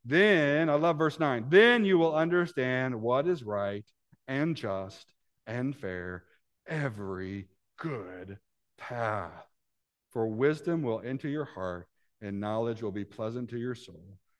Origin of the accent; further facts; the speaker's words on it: Decatur, Illinois, United States; I grew up in Decatur, Illinois, flat as a pancake. You could see the horizon from my house.